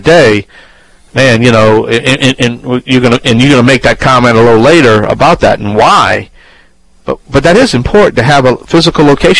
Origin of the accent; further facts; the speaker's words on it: Louisiana, United States; I'm the Cajun Man from the Bayou Land.